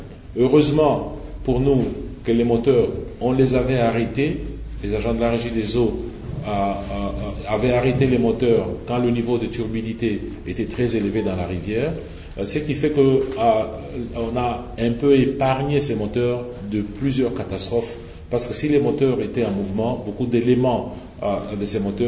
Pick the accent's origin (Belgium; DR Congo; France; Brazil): DR Congo; Kinshasa; Mais nous, en tant que citoyens de la ville de Kinshasa, en tant que Congolais, nous avons notre part de responsabilité